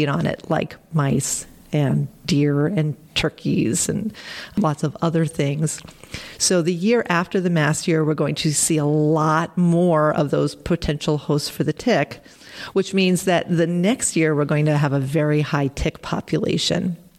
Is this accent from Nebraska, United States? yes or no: no; Long Island, New York, United States; born or raised there